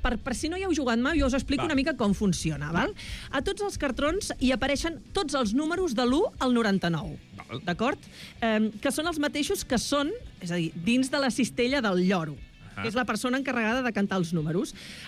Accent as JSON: {"language": "Catalan", "town": "Terrassa", "region": "Catalonia", "country": "Spain", "said": "Però jo sóc de Bescanó, jo no sóc de Bescanó, sóc de Terrassa. I a Terrassa també hi ha molta tradició"}